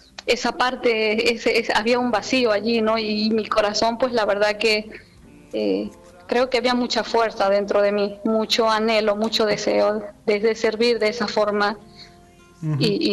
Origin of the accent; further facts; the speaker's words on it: Venezuela; porque soy de Venezuela.